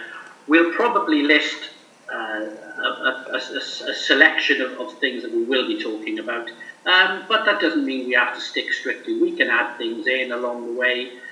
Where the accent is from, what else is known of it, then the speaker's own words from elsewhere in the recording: Wales, United Kingdom; Well, I have to say, being a Welshman, soccer I know nothing about.